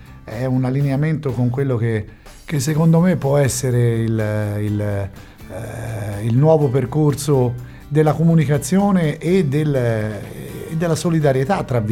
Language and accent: Italian; Florence, Tuscany, Italy; Beh, comunque essere fiorentino mi inorgoglisce, mi rende felice